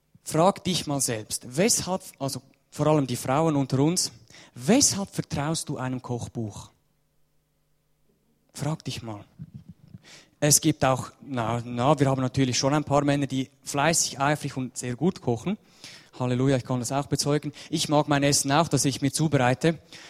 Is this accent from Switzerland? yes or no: yes; Switzerland; Ja, wir Schweizer, wir haben halt unseren Dialekt immer noch.